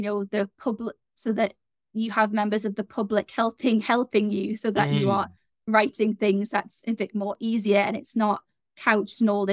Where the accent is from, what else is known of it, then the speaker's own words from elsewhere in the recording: Newcastle, North East England, United Kingdom; accent: Geordie; Now, I'm from Newcastle in the Northeast.